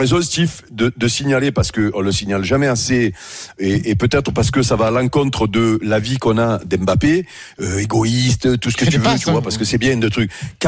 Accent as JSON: {"language": "French", "country": "France", "said": "Oui, bah, on est français"}